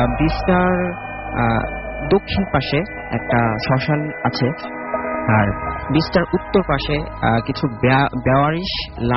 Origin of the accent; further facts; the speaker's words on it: Trishal, Mymensingh Division, Bangladesh; আমি ময়মনসিং থেকে আসছি।